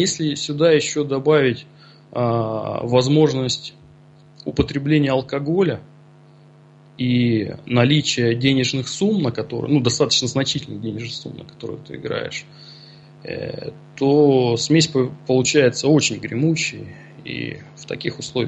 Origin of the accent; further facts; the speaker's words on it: Kurgan, Kurgan Oblast, Russia; Я сам родом из Кургана, да, и достаточно долго там жил.